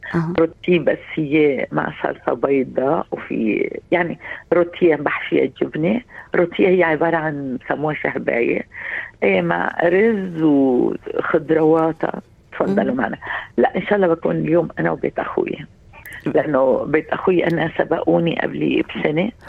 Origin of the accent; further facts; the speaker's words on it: Aleppo, Aleppo Governorate, Syria; now in Australia; يعني نشكر الله أنه ربنا يمكن مرقنا بتجارب صعبة كنا بحلب، بس تغير كل شيء بأستراليا